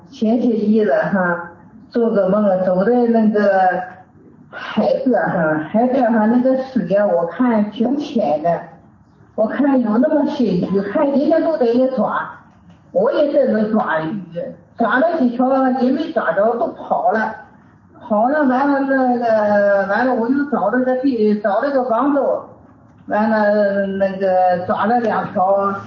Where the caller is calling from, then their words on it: Adelaide, South Australia, Australia; 我是来自阿德雷德。